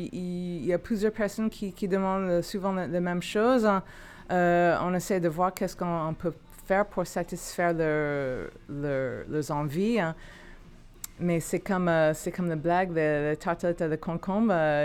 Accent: California, United States; French is a second language; now in France; Californie.

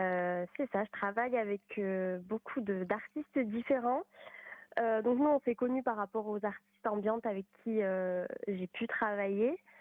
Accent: France; Donc, je suis française, donc je travaille beaucoup avec la France.

